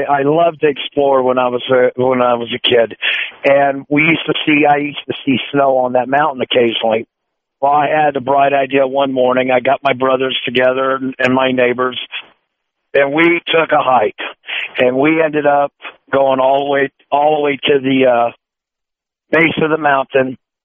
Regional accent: Las Vegas, Nevada, United States; I grew up over in Vegas, over the hill from you. My dad was on the Air Force Base. We lived on Nellis from 77 to, I think, about 81.

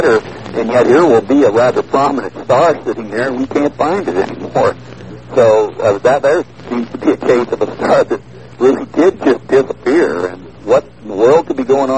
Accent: United States; kind of embarrassingly threatened from your and my viewpoint as an American

